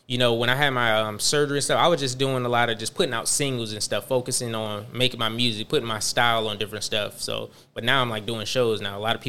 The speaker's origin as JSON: {"language": "English", "town": "Panama City", "region": "Florida", "country": "United States", "also_born_or_lived": "Chesapeake, Virginia / Spring Hill, Florida", "lives_now": "Ruskin, United States", "said": "Originally from Panama City, Florida."}